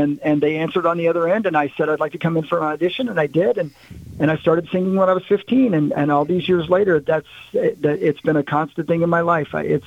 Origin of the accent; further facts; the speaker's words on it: Union City, Indiana, United States; maybe I can find my way out of Union City, Indiana, using music.